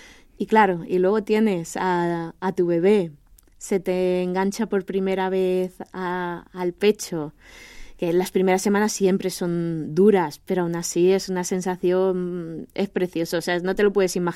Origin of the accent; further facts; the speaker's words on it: Elche, Valencian Community, Spain; now in Santa Pola, Spain; entre que soy de Elche, pero ahora vivo en Santa Pola